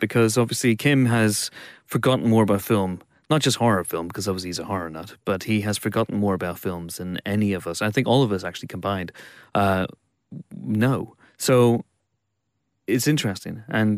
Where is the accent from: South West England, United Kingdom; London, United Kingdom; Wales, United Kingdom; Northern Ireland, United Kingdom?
Northern Ireland, United Kingdom; So if I'm from the Adam's apple of Northern Ireland, he would be from the bit round the back near the jugular.